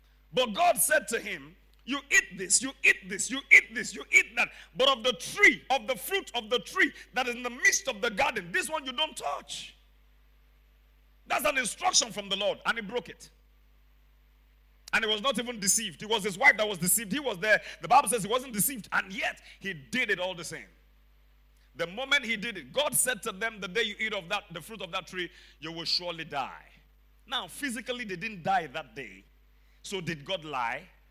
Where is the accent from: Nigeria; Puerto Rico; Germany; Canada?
Nigeria; I'm a fan of Shooting Stars Football Club, Ibadan, Nigeria. I'm a Nigerian man, and I support local, anything local.